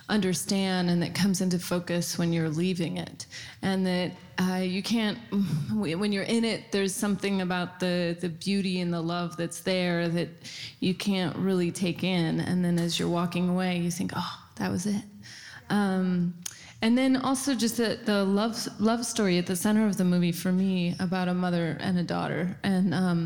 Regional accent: Sacramento, California, United States; Yeah, I'm from Sacramento, and I went to a Catholic girls' school

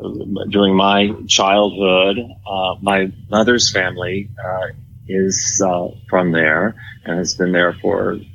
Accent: Denton, Texas, United States; I am from Texas. I am from a little town that's not so little anymore called Denton, Texas.

